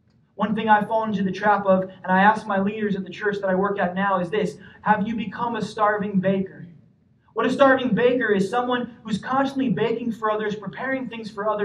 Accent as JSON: {"language": "English", "town": "New York City", "region": "New York", "country": "United States", "tie": "born or raised there", "said": "Growing up in New York City, I learned that there is really no slow-paced lifestyle."}